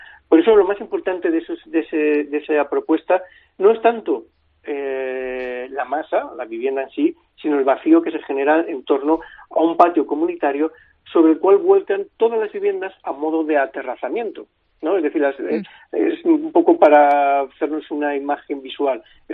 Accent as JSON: {"language": "Spanish", "town": "Valladolid", "region": "Castile and León", "country": "Spain", "said": "yo como vallisoletano pues siento que casi es la obra de mi vida, ¿no? Porque evidentemente pues alguien que ha nacido aquí"}